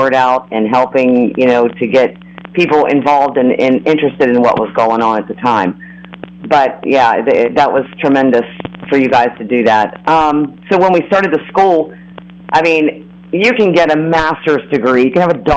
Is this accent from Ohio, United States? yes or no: yes; Bridgeport, Ohio, United States; I'm a native of the Ohio Valley. I grew up in Bridgeport up on Kirkland Heights. And when I was about 17 years old, my mom moved to Shadyside